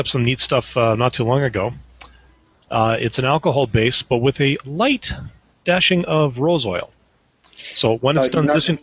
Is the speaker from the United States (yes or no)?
no; Canada; Born and raised in Canada, born and raised as a Lutheran, but with a twist.